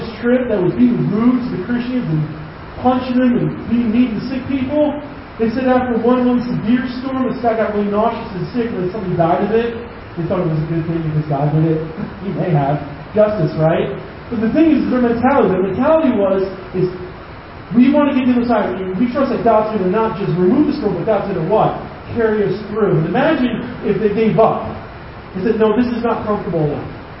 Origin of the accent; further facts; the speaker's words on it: United States; I'm an American. I have a constitutional right to be comfortable and fat, right?